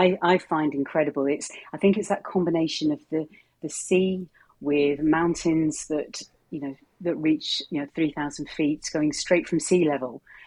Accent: South West England, United Kingdom; You can tell from my accent, this is not where I'm from originally. I actually grew up in a really landlocked part of the UK, the south of England, in Wiltshire.

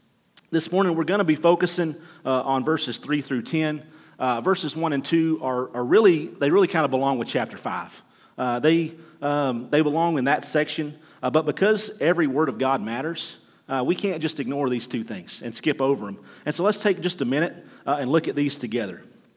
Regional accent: Alabama, United States; moved away; We're originally from Alabama, in case the accent didn't give it away. We've been gone for 20 years, but I haven't been able to shake that yet.

